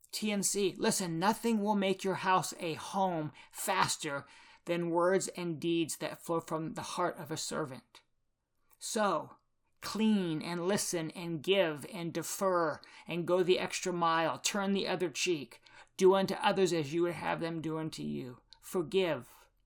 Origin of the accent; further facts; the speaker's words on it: North Carolina, United States; I grew up in North Carolina, which is why I'm a Tar Heel fan